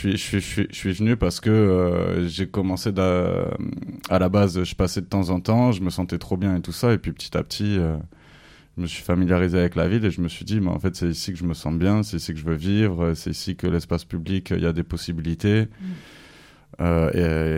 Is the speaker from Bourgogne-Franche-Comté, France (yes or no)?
no; Toulouse, Occitanie, France; now in Marseille, France; on est beaucoup de Toulousains de ma génération, par exemple, à être venus à Marseille